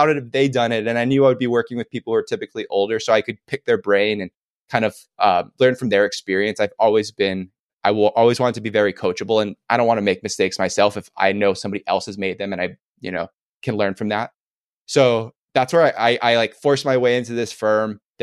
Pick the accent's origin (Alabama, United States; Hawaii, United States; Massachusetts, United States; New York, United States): Hawaii, United States; Kaneohe; I grew up in Kaneohe, Kahului on Oahu, which is like a little bit more rural country.